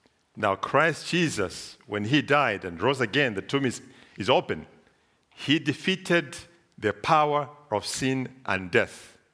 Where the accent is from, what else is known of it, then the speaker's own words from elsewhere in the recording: Zambia; Growing up in Zambia, we were told not to walk on the graves.